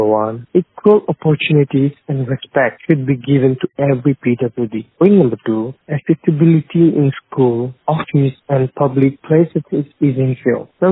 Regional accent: Dimapur, Nagaland, India; I am from Dimapur, Nagaland.

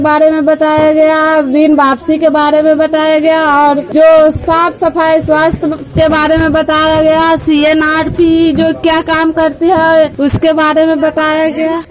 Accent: Nagarausa, India; नगरौसा के रहने वाली हूं

